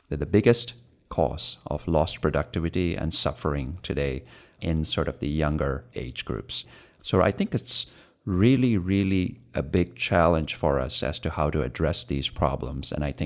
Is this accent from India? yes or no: yes; India; And I'm an Indian growing up in India.